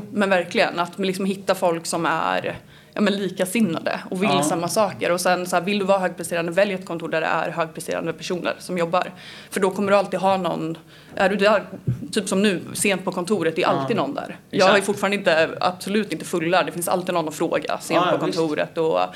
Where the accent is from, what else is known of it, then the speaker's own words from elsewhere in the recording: Kumla, Örebro County, Sweden; now in Stockholm, Sweden; Jag är från Kumla från början.